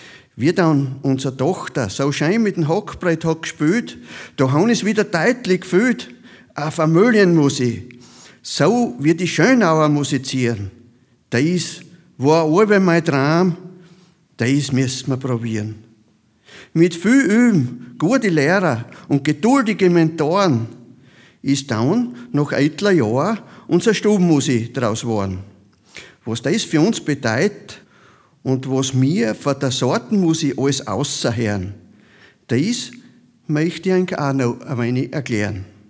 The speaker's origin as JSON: {"language": "German", "town": "Krieglach", "region": "Styria", "country": "Austria", "said": "Wir sind ja aus Krieglach, also die Anna, die Viktoria und ich, wir sind aus Krieglach"}